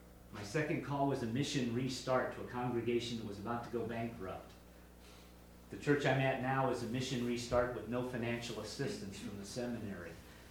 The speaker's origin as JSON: {"language": "English", "region": "Illinois", "country": "United States", "tie": "born or raised there", "said": "because I grew up in Missouri Synod Lutheran churches in Illinois that were the exact opposite."}